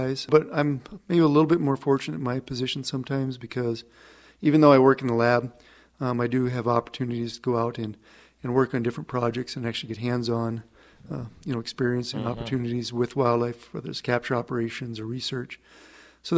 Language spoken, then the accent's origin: English; Custer, South Dakota, United States; I actually grew up in the Black Hills of South Dakota, a little town called Custer, pretty close to Mount Rushmore.